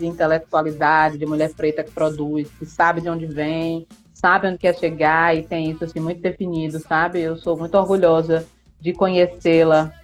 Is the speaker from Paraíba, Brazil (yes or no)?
yes; Campina Grande, Paraíba, Brazil; sou de Campina Grande, Paraíba, sou uma mulher negra